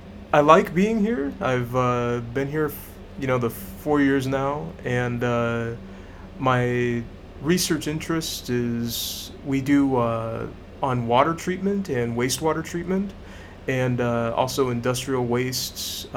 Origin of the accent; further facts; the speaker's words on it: Omaha, Nebraska, United States; also born or lived in California; I grew up in Omaha, Nebraska, and I ended up going to college out in California.